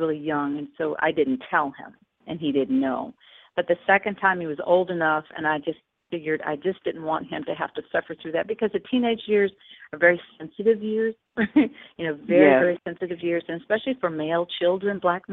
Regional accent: Chicago, Illinois, United States; born there; now in Atlanta, United States; Mm-hmm. Yes. Illinois. I still have two younger sisters there that live in the city of Chicago, and I have cousins in Joliet.

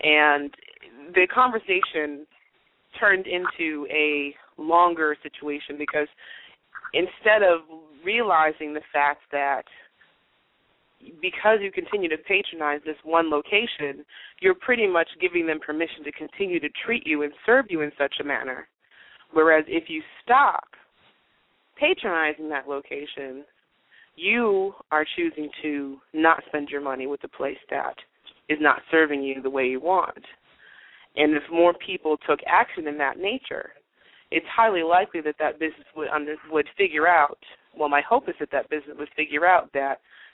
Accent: Massachusetts, United States; now in New York, United States; I'm in New York, but I grew up in Massachusetts.

